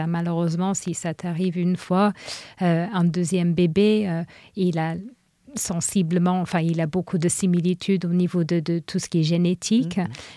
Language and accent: French; England, United Kingdom; also born or lived in Northern Ireland; j'ai grandi en Angleterre. Et puis, comme ma mère est nord-irlandaise, mes parents sont retournés là-bas.